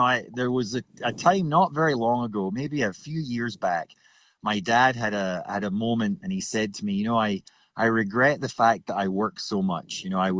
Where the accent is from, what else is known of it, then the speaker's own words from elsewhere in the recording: Scotland, United Kingdom; now in Oregon, United States; as a kid growing up in Scotland